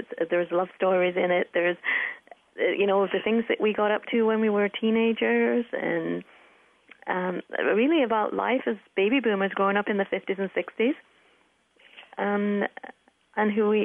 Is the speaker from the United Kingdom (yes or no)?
yes; England, United Kingdom; accent: English; But you'll probably hear a little bit of my English accent in the book.